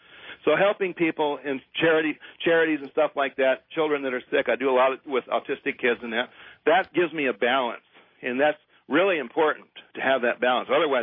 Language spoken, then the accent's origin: English; Ann Arbor, Michigan, United States; moved away as an adult; Yeah, well, I'm from Ann Arbor, don't forget.